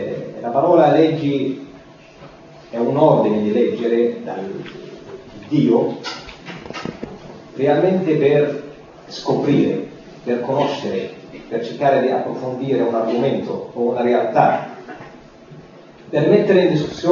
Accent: Palestine; Italian is a second language; now in Italy; vengo da cresciuto in una realtà diversa dalla nostra realtà italiana o europea, sono cresciuto, nato in Palestina

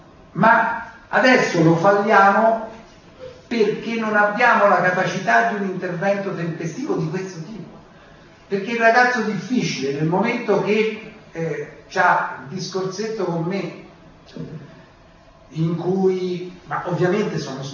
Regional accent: Lazio, Italy; perché io vengo dal Lazio. Il Lazio era buio pesto

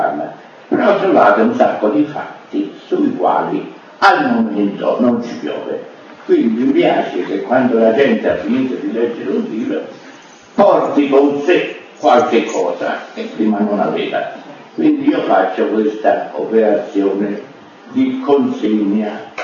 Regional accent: Florence, Tuscany, Italy; now in Milan, Italy; io fiorentino, quando ero a Firenze

